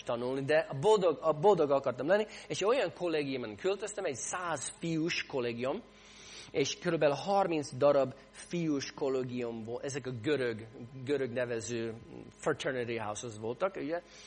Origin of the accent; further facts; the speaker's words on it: St. Louis, Missouri, United States; Én ebben az állapotban születtem, St. Louisban, Missouri államban. 8 évig minisztráltam egy katolikus, magyar katolikus egyházban, St. Louisban.